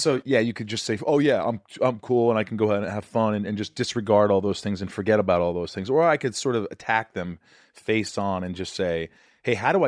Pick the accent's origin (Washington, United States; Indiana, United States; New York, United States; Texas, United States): Indiana, United States; Well, I grew up in Indiana, so